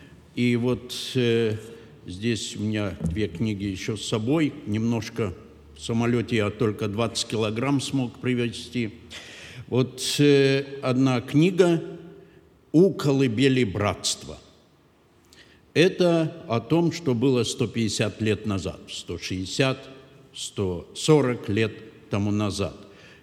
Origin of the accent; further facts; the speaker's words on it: Germany; Russian is a second language; я из Германии, и я братский меннонит.